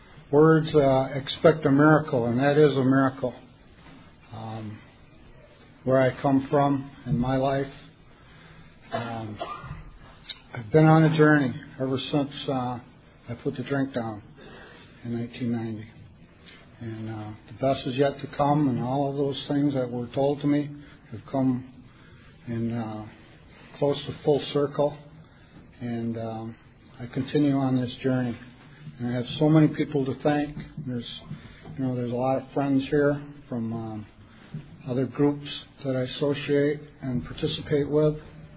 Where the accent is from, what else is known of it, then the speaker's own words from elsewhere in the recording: New York, United States; I'm an alcoholic. I'm from Seneca Territory in western New York.